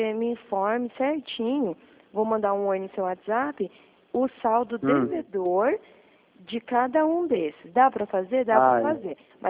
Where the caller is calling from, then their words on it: Mato Grosso do Sul, Brazil; Eu falo do Mato Grosso do Sul. Um pouquinho longe.